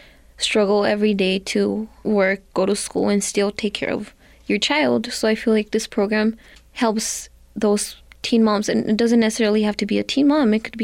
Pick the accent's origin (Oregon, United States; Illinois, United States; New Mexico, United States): New Mexico, United States; Santa Fe; I am 17 years old. I am from Santa Fe, New Mexico, and I'm a senior at Capital High School.